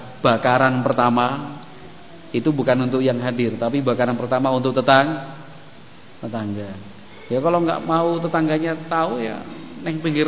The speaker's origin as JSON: {"language": "Indonesian", "town": "Cawas", "region": "Central Java", "country": "Indonesia", "tie": "born or raised there", "said": "Saya aslinya Cawas. Cawas itu Klaten, Jawa Tengah."}